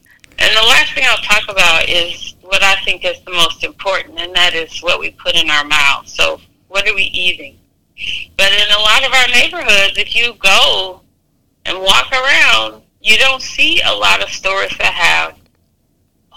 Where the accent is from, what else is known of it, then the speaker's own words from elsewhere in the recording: Jennings, United States; So when I grew up, you know, I grew up in near Jennings, and we were always outside. That was a different time. That was in the 70s and 80s.